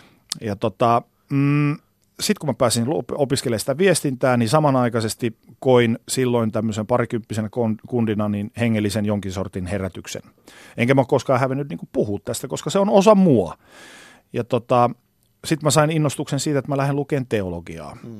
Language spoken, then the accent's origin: Finnish; Oulu, North Ostrobothnia, Finland; Mä oon siis Oulusta alun perin kotoisin.